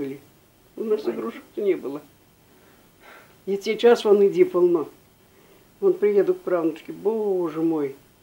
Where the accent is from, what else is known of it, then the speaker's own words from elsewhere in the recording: Ulyanovsk Oblast, Russia; В Ульяновской области.